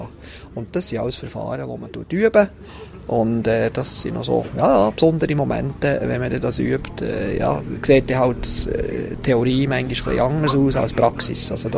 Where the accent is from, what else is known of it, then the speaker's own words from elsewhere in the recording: Switzerland; Bei uns in der Schweiz, mit dem sehr, sehr engen Struktur, topografisch, mit natürlich auch Seen